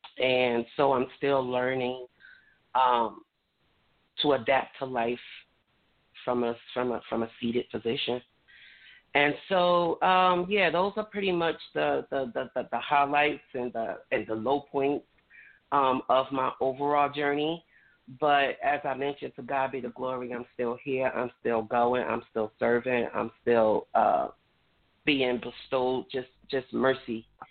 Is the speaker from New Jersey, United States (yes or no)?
yes; New Jersey, United States; now in North Carolina, United States; I am tuning in from the great state of North Carolina, born and raised in New Jersey.